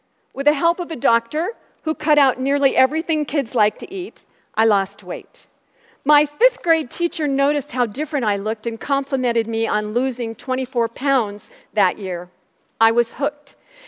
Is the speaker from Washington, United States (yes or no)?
yes; Seattle, Washington, United States; born there; I was born in Seattle, the third and last child, go Seahawks, the third and last child of parents who knew and loved the Lord.